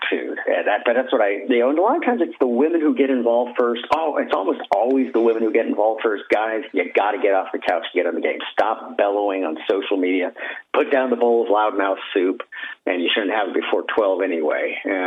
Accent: Seattle, Washington, United States; I grew up in Seattle.

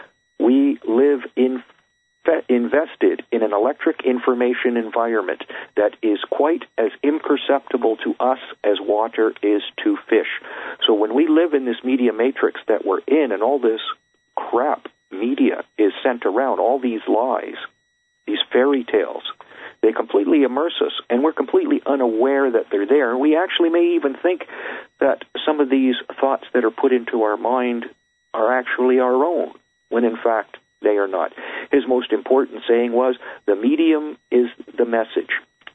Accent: Canada; being a Canadian on Canada Day, when political incorrectness was turning my country inside out backwards to something I never even recognized anymore from my youth

